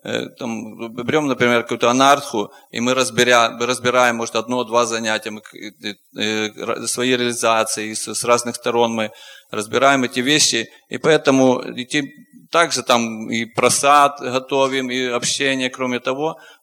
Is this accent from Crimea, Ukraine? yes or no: no; Ivano-Frankivsk, Ivano-Frankivsk Oblast, Ukraine; я из Ивано-Франковска.